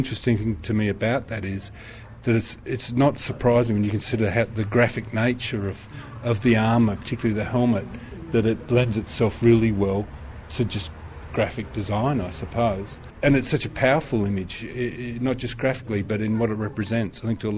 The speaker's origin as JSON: {"language": "English", "town": "Adelaide", "region": "South Australia", "country": "Australia", "lives_now": "Melbourne, Australia", "said": "Well, I'm originally from Adelaide. I've been living in Melbourne for 3 years"}